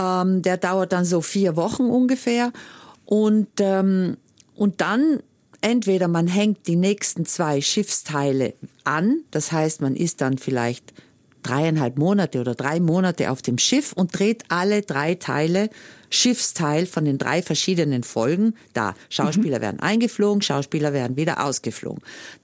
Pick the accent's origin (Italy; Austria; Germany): Italy; Trentino-Alto Adige; now in Montana, United States; Und Südtirol ist natürlich meine Heimat.